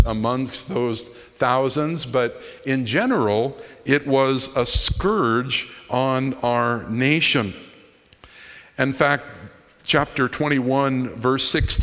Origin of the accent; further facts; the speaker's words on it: United States; And tonight, as I'm speaking as an American, probably one of the greatest sins in the United States and still suffering the consequences was slavery.